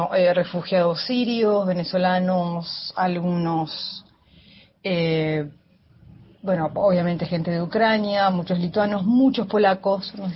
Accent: Argentina; así somos los argentinos

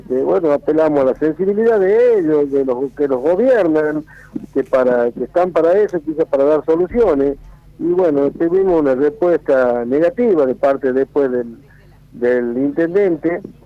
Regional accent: Famaillá, Tucumán, Argentina; en este caso de Famayá, yo soy de Famayá

